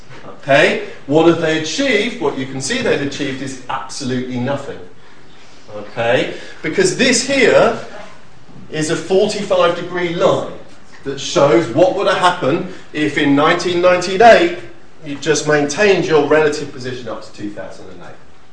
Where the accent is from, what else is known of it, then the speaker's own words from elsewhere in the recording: Folkestone, South East England, United Kingdom; I grew up in Folkestone.